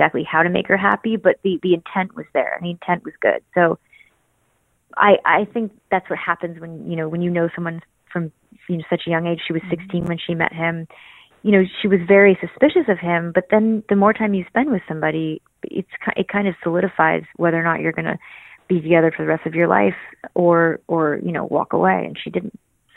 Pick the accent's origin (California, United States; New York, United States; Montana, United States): New York, United States; accent: Brooklyn; especially growing up in New York. So it was going to be that I was going to have a deeper voice and a subtle, like Brooklyn accent.